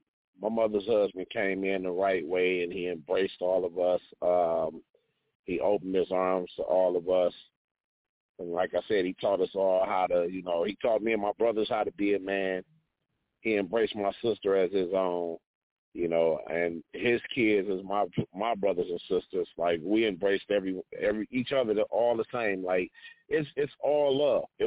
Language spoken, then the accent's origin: English; Detroit, Michigan, United States; I grew up in a good household.